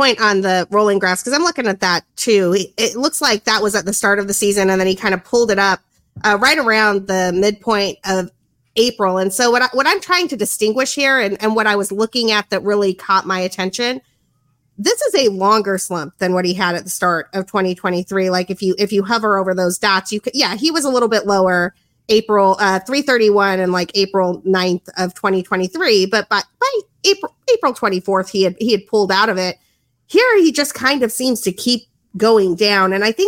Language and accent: English; New Mexico, United States; I am Mexican. I'm Mexican American. My family's from New Mexico. Like, we came Spain to Mexico. Anyway, we were Spanish, then we were Mexican, and now we're American, and we've just been here for 500 years.